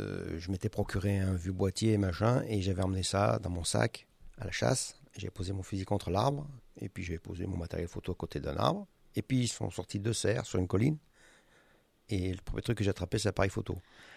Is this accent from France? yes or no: yes; Jonchère, France; Moi quand j'étais gamin, je chassais sur Jonchère puisque je viens de là-haut.